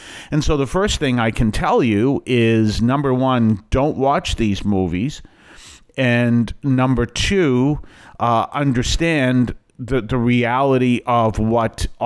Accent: New England, United States; Only because I grew up here. I grew up here in New England.

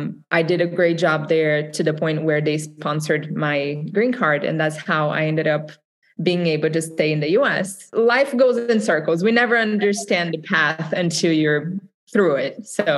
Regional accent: Brazil; English is a second language; moved away as an adult; So I am Brazilian, as you guys can tell by the accent. I came from Brazil 20 years ago. So I have almost half life here, half life in Brazil. So half and half. And I went to school in Brazil originally for marketing.

